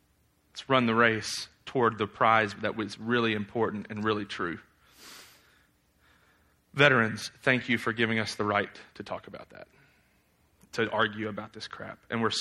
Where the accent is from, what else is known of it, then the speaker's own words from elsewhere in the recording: Tennessee, United States; I don't say us like a theologian. Forget that. I'm from Tennessee. It's is.